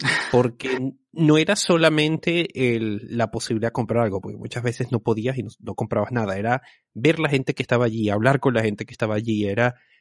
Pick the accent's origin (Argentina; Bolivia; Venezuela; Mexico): Venezuela; mis recuerdos de cuando era niño eran cuando estaban en Venezuela y ahí las cosas iban unos años atrás del resto del mundo.